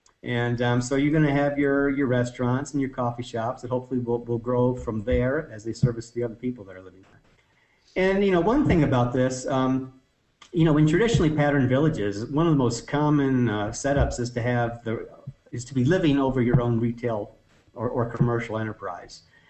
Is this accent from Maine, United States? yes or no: yes; Maine, United States; I guess the biggest factor of siting in Piscataquis County is the fact that I'm from Piscataquis County.